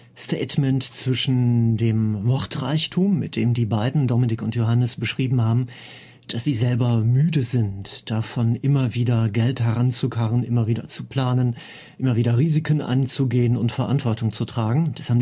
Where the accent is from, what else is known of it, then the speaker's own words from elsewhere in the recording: Cologne, North Rhine-Westphalia, Germany; bei mir in meiner Heimatstadt in Köln.